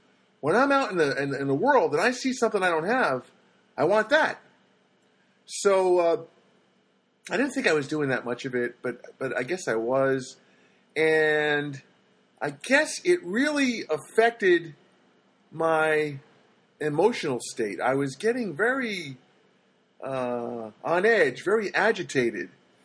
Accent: New Jersey, United States; Can you tell I'm from New Jersey?

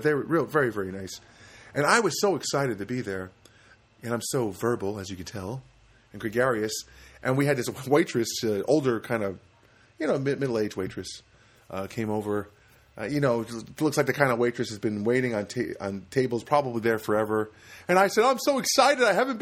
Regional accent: East Coast, United States; I grew up in the East Coast, and Jewish delis were prevalent.

